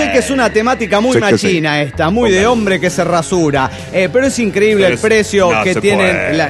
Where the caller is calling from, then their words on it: Managua, Nicaragua; de Managua, Nicaragua.